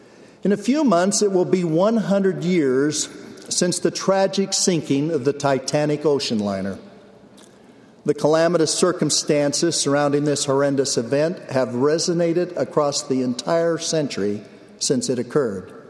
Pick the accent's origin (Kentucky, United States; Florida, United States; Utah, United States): Utah, United States; Logan; born there; He was my stake president when I was born in Logan, Utah.